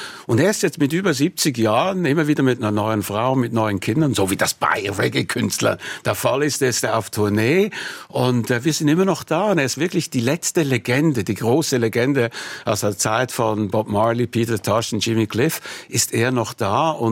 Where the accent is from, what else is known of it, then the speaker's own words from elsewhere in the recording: Switzerland; als Schweizer Journalist erlebt man selten einen Morgen mit Revolution.